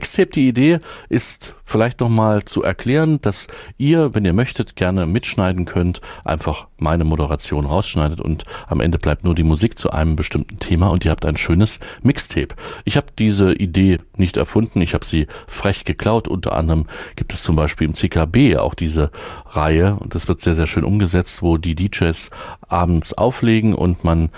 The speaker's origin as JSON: {"language": "German", "town": "Erfurt", "region": "Thuringia", "country": "Germany", "tie": "born or raised there", "said": "Also meine Heimatstadt ist hier Erfurt"}